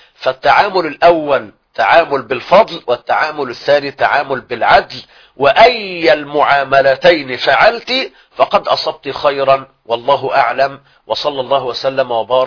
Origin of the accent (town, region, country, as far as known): Egypt